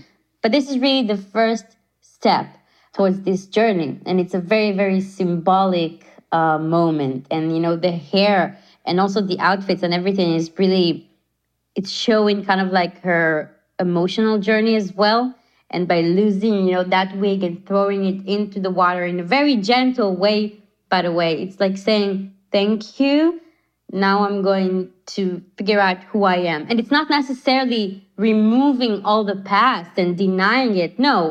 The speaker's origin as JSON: {"language": "English", "country": "Israel", "said": "the fact that I am from Israel"}